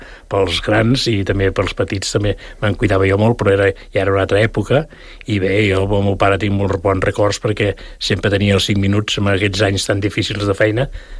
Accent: Sant Cugat, Catalonia, Spain; also born or lived in Rubí; El fet de viure, de néixer a Rubí, sembla que va ser una mica accident, perquè, per exemple, fa tota la vida a Sant Cugat

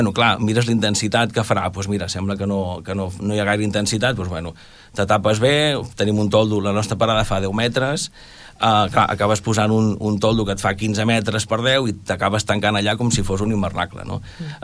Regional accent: Pineda de Mar, Catalonia, Spain; A nosaltres, clar, som de Pineda de Mar, i clar, Pineda sempre ens tira

